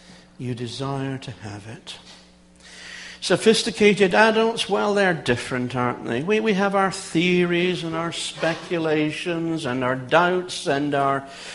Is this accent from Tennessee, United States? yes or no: no; Illinois, United States; I was born and raised in Illinois. I've only ever lived here.